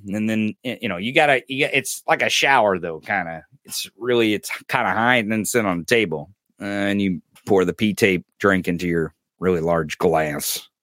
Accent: the Ozarks, United States; Fuck, I'm white trash. I'm from the Ozarks, everybody. You don't get fucking more white trash than me.

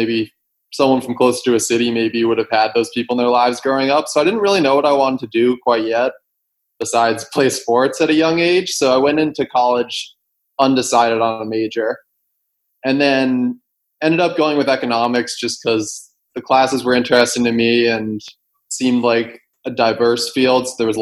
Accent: Keene, New Hampshire, United States; Yeah, so originally I'm from Keene, New Hampshire

